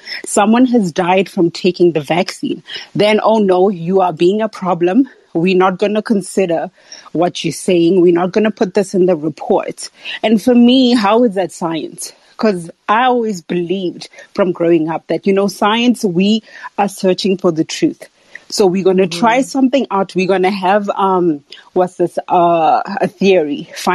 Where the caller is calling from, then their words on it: South Africa; I'm calling from South Africa.